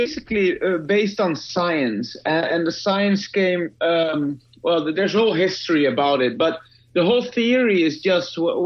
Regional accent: Netherlands; English is a second language; I'm as Dutch as you can get it, so...

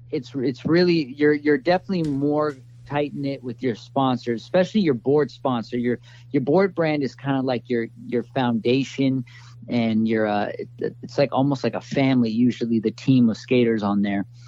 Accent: California, United States; where I grew up here in California, especially in the era that I grew up coming up in, it was very like, the California scene

